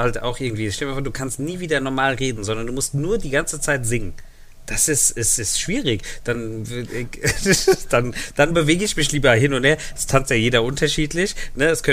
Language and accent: German; Portugal; Man nimmt Salz zum Konservieren. Als Portugiese sowieso.